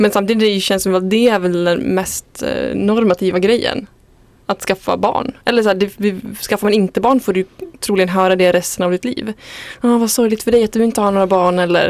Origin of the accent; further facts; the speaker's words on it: Norrland, Sweden; now in Gothenburg, Sweden; Alltså jag är ju inte från Göteborg. Jag kommer från en liten ort i södra Norrland.